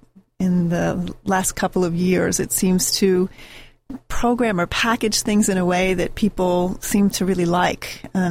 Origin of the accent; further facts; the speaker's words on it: Wilmington, Delaware, United States; And I was thinking, Wilmington, my hometown, my family's there.